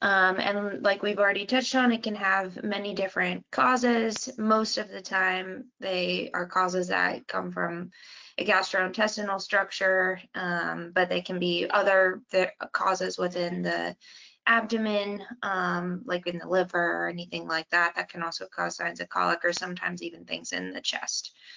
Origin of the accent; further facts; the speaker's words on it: Maryland, United States; I'm from Maryland originally and went to University of Kentucky for undergrad and studied animal science.